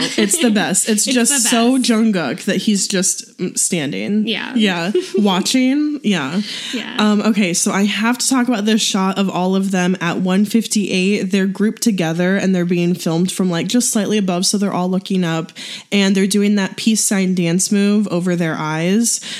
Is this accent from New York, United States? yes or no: no; St. Louis, Missouri, United States; But I just know like where I grew up in St. Louis, like people jerked like regularly.